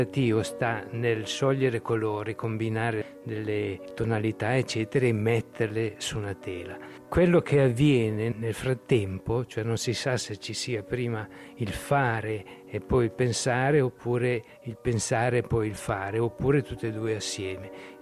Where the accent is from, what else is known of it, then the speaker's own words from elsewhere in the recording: Ligornetto, Ticino, Switzerland; born there; Io sono nato a Ligornetto. Sono nato proprio accanto alla casa del pittore, del scultore Apollonio Pessina.